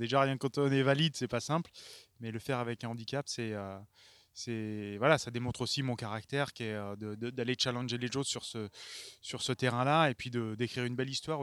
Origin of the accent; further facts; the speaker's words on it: Guadeloupe, France; also born or lived in Briançon; Non, je suis né à Briançon. Je suis né à Briançon, et effectivement, c'est pas là-bas que j'ai appris à faire de la voile. Après, j'ai eu la chance de grandir en Guadeloupe